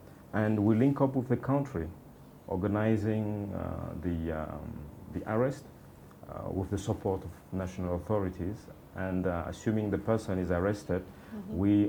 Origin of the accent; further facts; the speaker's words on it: Cameroon; I'm from Cameroon.